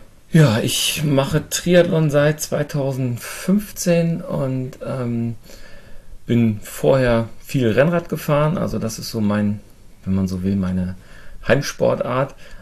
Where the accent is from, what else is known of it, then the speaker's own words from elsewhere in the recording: Burgdorf, Lower Saxony, Germany; Ich komme aus der Nähe von Hannover, aus Burgdorf